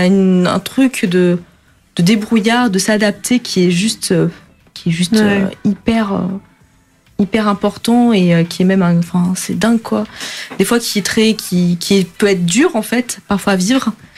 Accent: Paris, Île-de-France, France; J'ai eu mon code en mai, déjà rien que ça en tant que parisienne

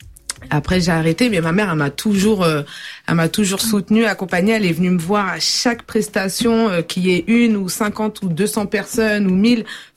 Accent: Bagneux, Île-de-France, France; Donc moi je suis née, j'ai grandi en France, en banlieue parisienne. À Bagneux exactement, mais chaque été, ma famille elle est divisée en deux. Il y a une partie au Cap-Vert et une partie ici.

